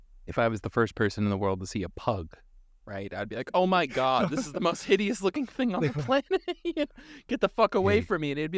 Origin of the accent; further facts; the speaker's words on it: Ohio, United States; I grew up in Northwest Ohio, so yes.